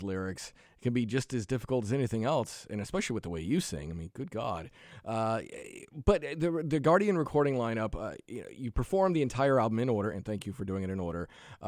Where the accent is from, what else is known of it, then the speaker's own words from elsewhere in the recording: Portsmouth, New Hampshire, United States; It's in Portsmouth, so we're on the seacoast. We're by the water.